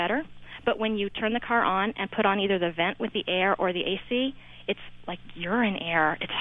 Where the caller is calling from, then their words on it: Cranford, New Jersey, United States; from Cranford, New Jersey.